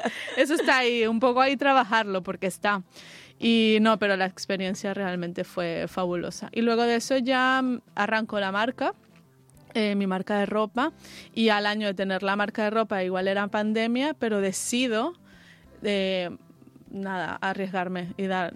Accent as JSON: {"language": "Spanish", "country": "Venezuela", "moved": "yes", "lives_now": "Spain", "said": "yo soy de Venezuela, mi madre es italiana, por eso también me vine a España."}